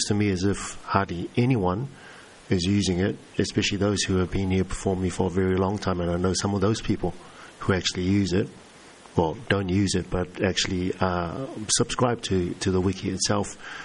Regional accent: Niue; from Niue, Pacific Islands.

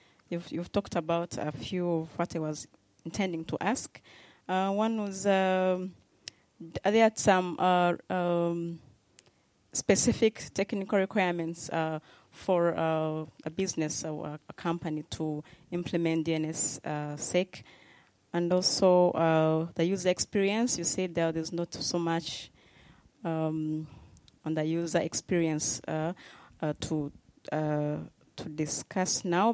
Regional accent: Uganda; I'm a fellow from Uganda.

